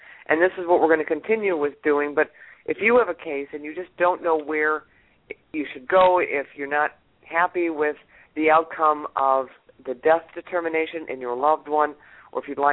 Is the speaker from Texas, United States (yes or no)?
no; Illinois, United States; You know, we both read the book, and I'm from Illinois.